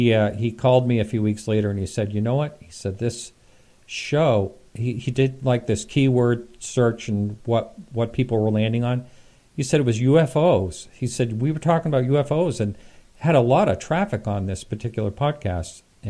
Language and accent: English; Maine, United States; also born or lived in California; I moved from California back to Maine, where I'm originally from.